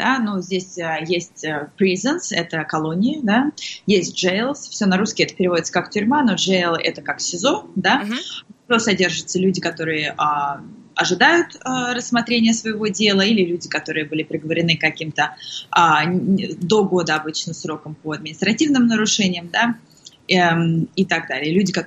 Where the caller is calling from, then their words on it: United States; Я подключаюсь из США